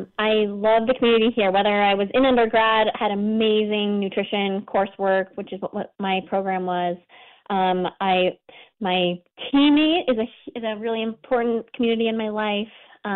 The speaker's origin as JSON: {"language": "English", "region": "Washington", "country": "United States", "tie": "born or raised there", "said": "Yeah, I grew up in Eastern Washington State near Spokane."}